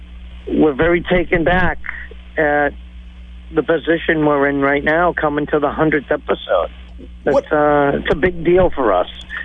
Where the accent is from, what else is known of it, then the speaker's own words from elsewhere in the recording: Marshfield, Massachusetts, United States; I mean, you know, I come from Marshfield. That's where I'm from. I'm from the South Shore, so I'm familiar where you're at.